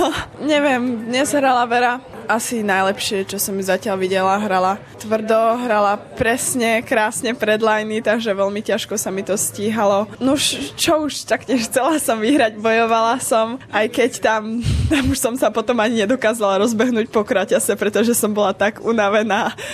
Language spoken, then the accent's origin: Slovak; Topoľčany, Nitra Region, Slovakia; takže ja už vlastne ani neviem, odkiaľ som. Pretože nikto nenapísal to Topolčany.